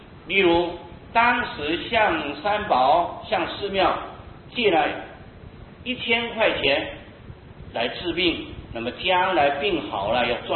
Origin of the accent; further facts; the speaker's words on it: Taiwan; 可是我们台湾人有一个习惯，认为皈依就是拜师